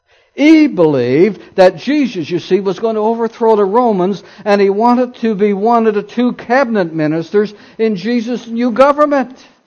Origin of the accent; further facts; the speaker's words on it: Newfoundland and Labrador, Canada; The thing is, growing up in Newfoundland, you know, the sheep and the cows and the horses, in the springtime when they plant their gardens, they put all the animals outside, and they were on the road.